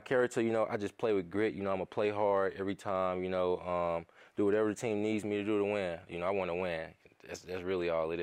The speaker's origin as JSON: {"language": "English", "town": "St. Louis", "region": "Missouri", "country": "United States", "tie": "born or raised there", "said": "I grew up in St. Louis, Missouri. I've been playing basketball since I was about 3-4 years old."}